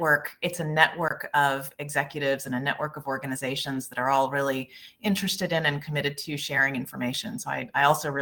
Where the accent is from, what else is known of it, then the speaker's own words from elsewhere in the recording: Jackson, Mississippi, United States; I grew up in the beautiful city of Jackson, Mississippi, and I moved there when I was quite young. You probably will notice I don't have much of a Southern accent